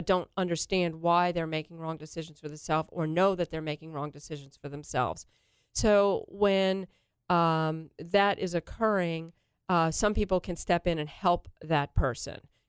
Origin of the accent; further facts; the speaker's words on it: New York, United States; growing up in New York, I returned back there to be with my family and went to the St. John's University School of Law.